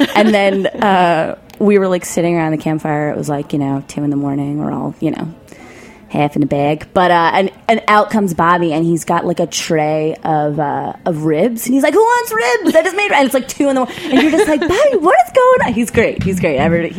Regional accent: Queens, New York, United States; So, you know, I'm from New York. I'm from Queens.

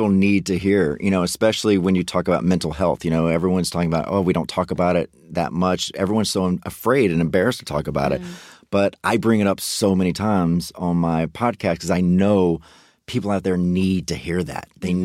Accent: Mississippi, United States; I'm from Mississippi, so mm-hmm. it's still very taboo.

